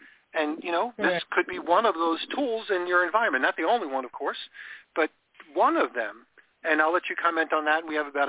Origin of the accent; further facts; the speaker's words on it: New York, United States; And I grew up in New York, so I was on Long Island.